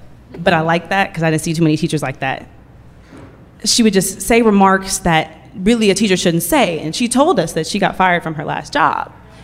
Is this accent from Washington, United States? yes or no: no; Oakland, California, United States; And I'm from Oakland.